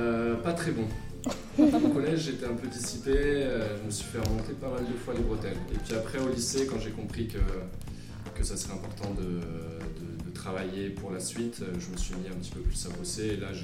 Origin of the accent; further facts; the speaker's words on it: Clermont-Ferrand, Auvergne-Rhône-Alpes, France; Je suis de Clermont-Ferrand, en Auvergne.